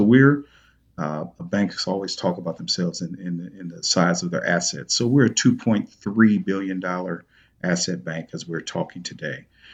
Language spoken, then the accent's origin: English; East St. Louis, Illinois, United States; I'll use my hometown, East St. Louis and North City in St. Louis as an example